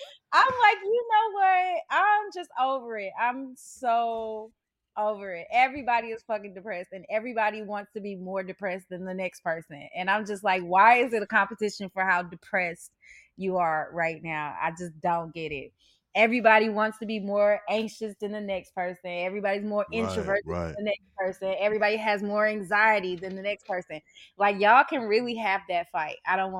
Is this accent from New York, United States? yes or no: no; St. Louis, Missouri, United States; because I'm from St. Louis, Missouri.